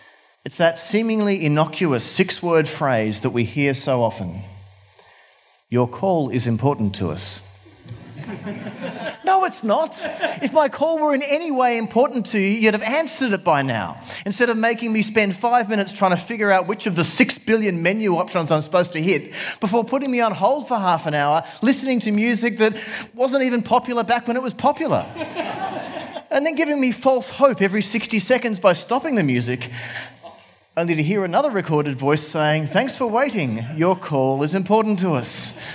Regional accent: Engadine, New South Wales, Australia; born there; I was born in Engadine.

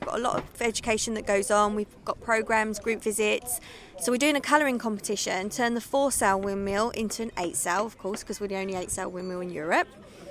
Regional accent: Heckington, East Midlands, United Kingdom; from Heckington.

